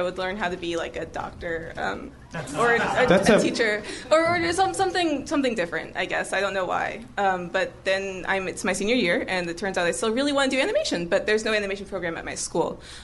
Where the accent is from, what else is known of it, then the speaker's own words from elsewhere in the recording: Orlando, Florida, United States; I'm from Orlando, Florida.